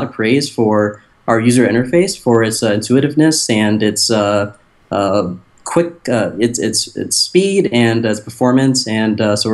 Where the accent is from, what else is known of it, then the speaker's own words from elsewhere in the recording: Michigan, United States; in 2010, I actually saw an opportunity in my hometown in Michigan to work with a credit union.